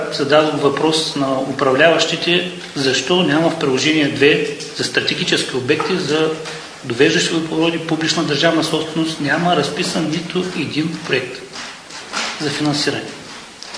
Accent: Sevlievo, Gabrovo Province, Bulgaria; Аз съм от Севлиево и ние имаме също много голям проблем над 30 години с водоснабдяването и често сме и на режим.

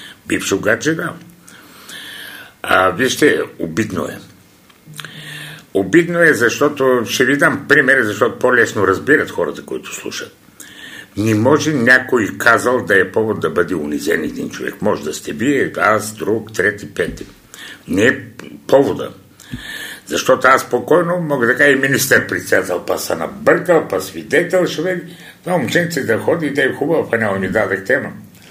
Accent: Haskovo, Haskovo Province, Bulgaria; Сега първо аз съм от Хасково

